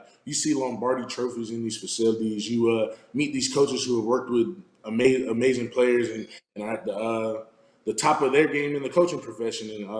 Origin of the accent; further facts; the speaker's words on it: Florida, United States; It's a dream come true, especially from I'm from South Florida, so that's always been where I wanted to go.